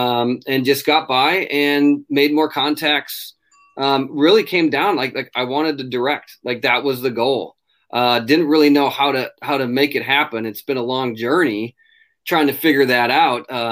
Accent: Minnesota, United States; also born or lived in Arizona; Well, I'm originally from Minnesota. Yeah, land of a thousand lakes. I grew up cane pole fishing in Canada with my Nordic family, I suppose.

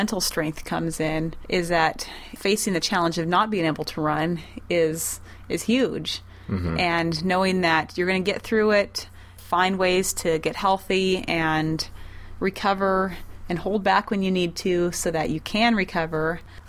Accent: Lewistown, Montana, United States; Well, the funny thing is she actually lived in Lewistown, my hometown, as well.

